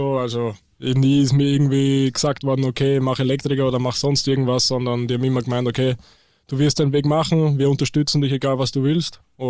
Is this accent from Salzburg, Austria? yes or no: no; Eisenstadt, Burgenland, Austria; Ich komme aus Österreich, genauer zu sein aus Eisenstadt, das ist in Burgenland. Das ist auf jeden Fall nicht typisch für Österreich, weil dort gibt es nicht wirklich Berge, eher mehr Weinberge. Und ja, ziemlich viel Flachland, viel Natur